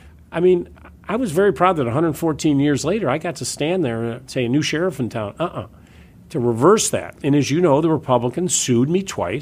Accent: United States; I will work with him on health care, on infrastructure, because I am an American.

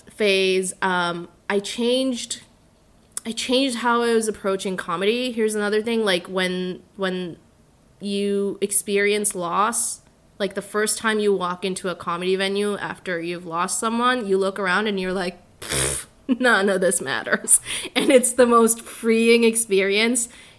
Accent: Bangladesh; now in Canada; I was born and raised in Bangladesh. We moved to a few places over my life until we reached Canada

